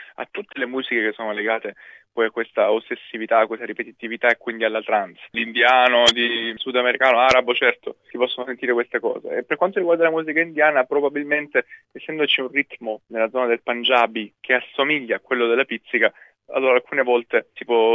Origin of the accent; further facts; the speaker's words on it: Apulia, Italy; Salentino perché appunto richiama il nostro dialetto, la nostra penisola salentina.